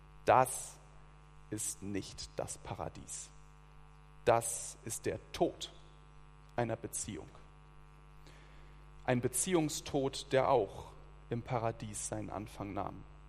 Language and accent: German; Mecklenburg-Vorpommern, Germany; Eine kleine Anekdote aus meinem Heimatland, Mecklenburg-Vorpommern.